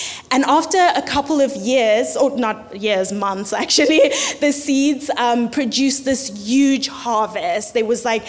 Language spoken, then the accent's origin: English; Zimbabwe; lot of you know that I was raised in Zimbabwe. Maybe some of you didn't know that, but one of the things I loved so much about growing up in Zimbabwe is that there was such a rich storytelling culture.